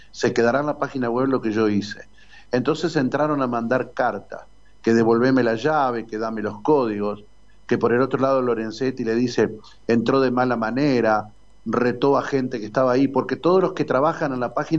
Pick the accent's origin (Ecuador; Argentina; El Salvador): Argentina; una demostración de lo que, en definitiva, somos los argentinos